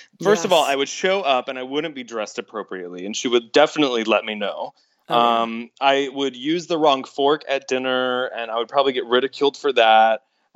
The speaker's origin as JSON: {"language": "English", "region": "Georgia", "country": "United States", "said": "Yeah, I'm from Georgia, but I have a lot of family in Texas"}